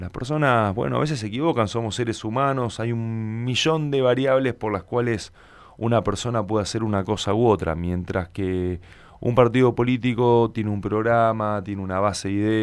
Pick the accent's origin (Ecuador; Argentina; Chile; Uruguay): Argentina; Santa Fe; nosotros somos argentinos, los santafesinos